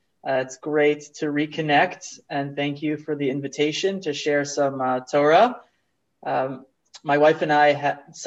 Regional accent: Newton, Massachusetts, United States; I grew up in Newton.

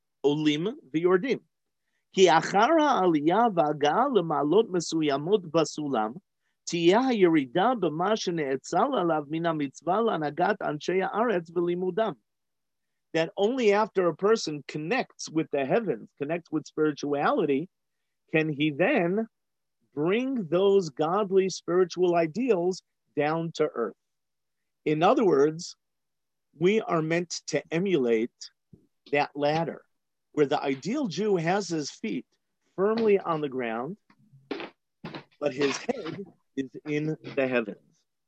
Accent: Riverdale, New York, United States; now in Israel; I grew up in Riverdale. When I came on Aliyah, everybody asked me if I know Archie.

